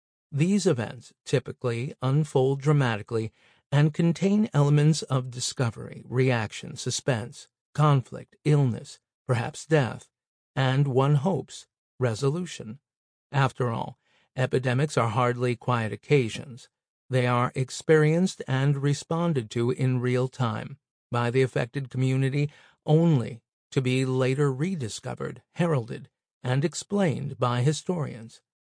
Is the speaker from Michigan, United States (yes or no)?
yes; Michigan, United States; Governor Gretchen Whitmer, Democrat of Michigan, declared a state of emergency in my home state in response to the pandemic.